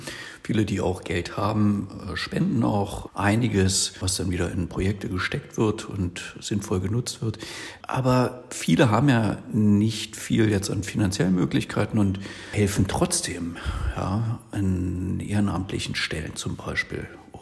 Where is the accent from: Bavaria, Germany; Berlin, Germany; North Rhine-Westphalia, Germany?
Berlin, Germany; now in Leipzig, Germany; seitdem ich in Leipzig lebe. Denn selbst bin ich im Westen, also in Berlin-West, aufgewachsen und war 18, als die Mauer fiel.